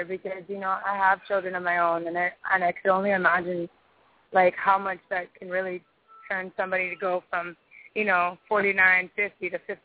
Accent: Hawaii, United States; I'm from Hawaii, but this child is from California.

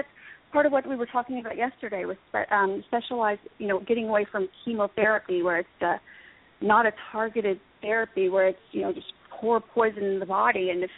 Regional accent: Texas, United States; I'm from Texas, like I said, and I've spoken to someone yesterday about this.

